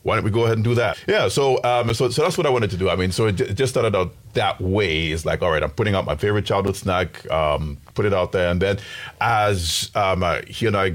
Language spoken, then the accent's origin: English; Ghana; now in United States; Yeah, I'm originally from Ghana in West Africa. Came to the U.S. in 92